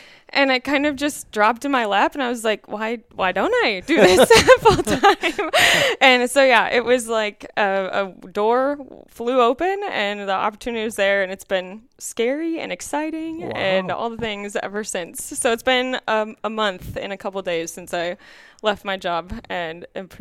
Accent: Broughton, Minnesota, United States; I am from Broughton, Minnesota

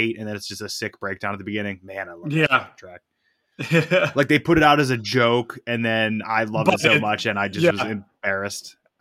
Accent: Pittsburgh, Pennsylvania, United States; I'm basically from Pittsburgh, Scott.

